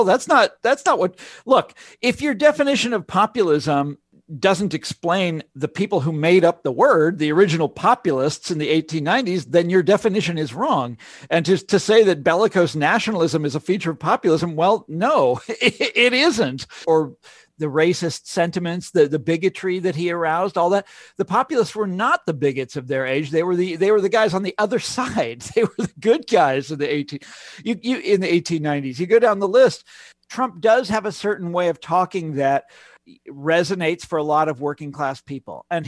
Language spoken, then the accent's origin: English; Kansas, United States; But, you know, I'm from Kansas and the first time I heard the word used that way, I was just like, now, wait a second, that's not populism.